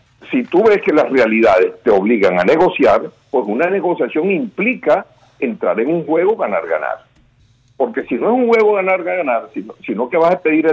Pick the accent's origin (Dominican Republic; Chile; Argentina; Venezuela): Venezuela; como todo venezolano